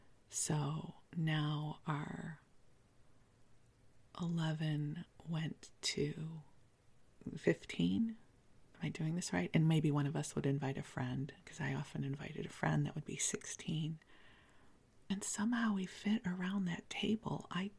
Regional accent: Midwest, United States; Yes, especially growing up in the Midwest, it would be cold.

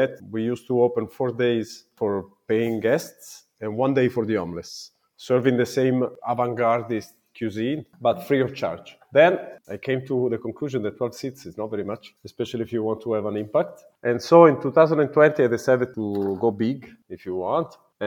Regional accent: Milan, Lombardy, Italy; now in Geneva, Switzerland; My father is originally from Alexandria in Egypt, and my mother was from Caserta. I'm from Milano, hence … I'm 43 next month. I'm a chef. And I live in Geneva, and it's already 7 years that I'm here.

